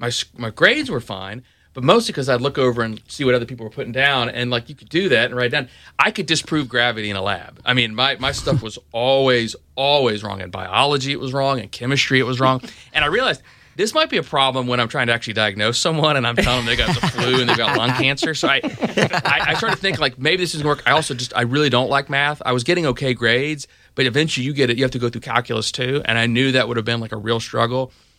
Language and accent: English; Jacksonville, Florida, United States; also born or lived in Lakeland; I grew up in Jacksonville.